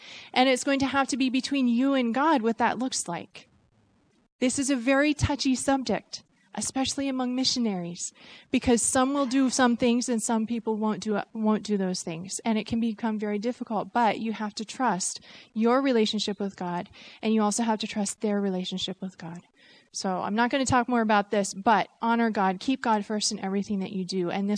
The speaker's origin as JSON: {"language": "English", "region": "Vermont", "country": "United States", "tie": "born or raised there", "said": "I grew up in Vermont, and none of my family had really been out of the States."}